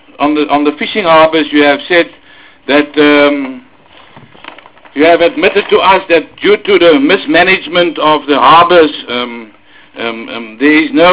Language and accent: English; South Africa; I'm a South African citizen just like anybody else.